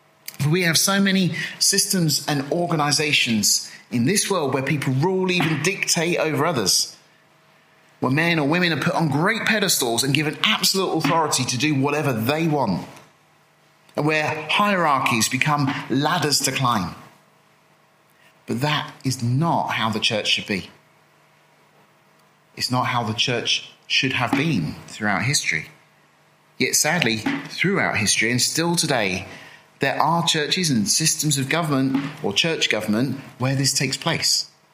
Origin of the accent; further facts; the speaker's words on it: United Kingdom; You know, we're British, we like queuing, we like orderly conduct, right?